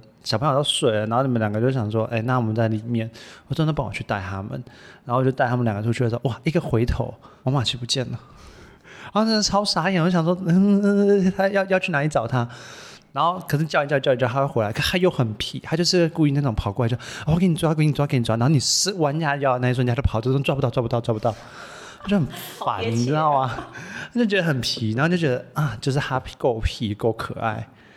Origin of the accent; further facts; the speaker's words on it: Kaohsiung, Taiwan; 我说没有没有，我是高雄人，但我在那边有一个好朋友的家